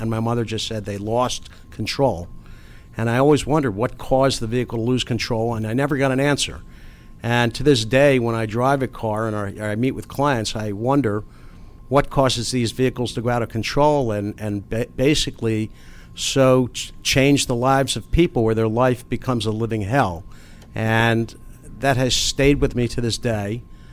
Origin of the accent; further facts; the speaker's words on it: Philadelphia, Pennsylvania, United States; I'm originally from 2nd and Cheltenham, a row house in Philadelphia. Grew up on the streets of Philadelphia.